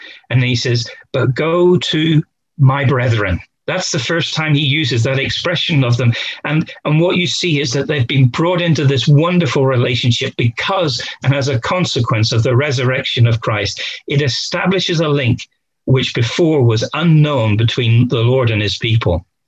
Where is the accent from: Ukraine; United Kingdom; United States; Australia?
United Kingdom; Bristol, South West England; I grew up in Bristol